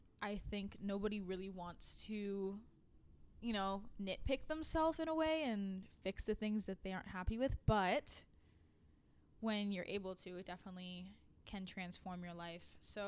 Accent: North Bay, Ontario, Canada; I was born and raised in North Bay, and I actually planned to go into health sciences out of town

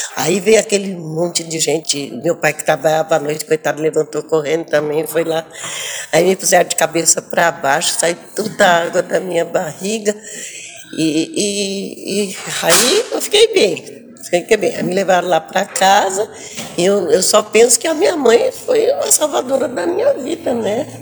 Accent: Agudos, São Paulo, Brazil; born there; eu tenho 74 anos e nasci em Agudos, estado de São Paulo.

